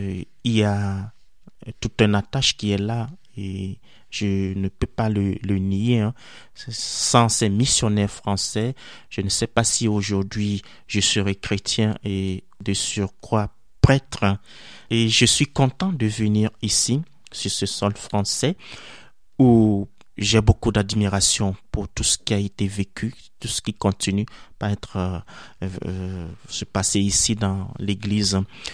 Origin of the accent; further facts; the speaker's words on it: Togo; Effectivement, je viens du Togo.